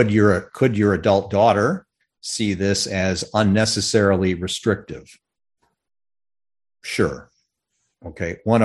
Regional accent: Michigan, United States; now in San Antonio, United States

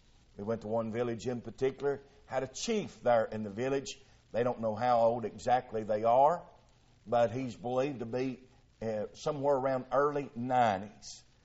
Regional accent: the South, United States; I say thank God for letting me be born and raised in the South.

